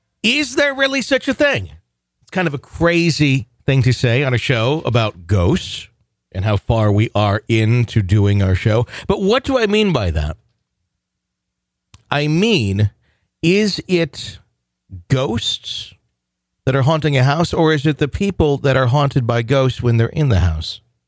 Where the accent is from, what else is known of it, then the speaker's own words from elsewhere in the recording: the South, United States; I grew up in the South. Until about the age of 16, we lived in a very stereotypical split-level house in the suburbs.